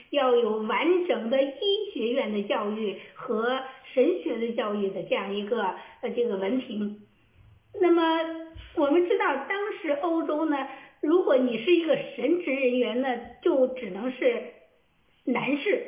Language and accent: Chinese; China; now in Canada; 我虽然不是石家庄人，但是我是从石家庄出国来到加拿大的，那么所以我对那一带呢也是蛮熟悉的。